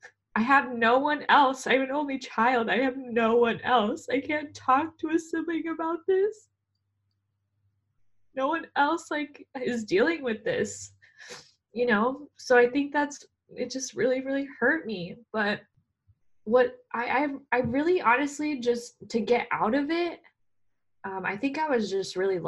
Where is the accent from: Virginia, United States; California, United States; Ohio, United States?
California, United States; I grew up in Southern Orange County. So when I moved up to LA in 2015, that's when I mentally checked in.